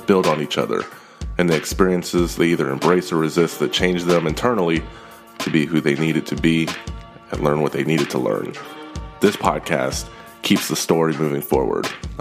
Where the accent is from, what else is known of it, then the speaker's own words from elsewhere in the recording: Texas, United States; And you recently did a show in my home state of Texas, so I hope we treated you well.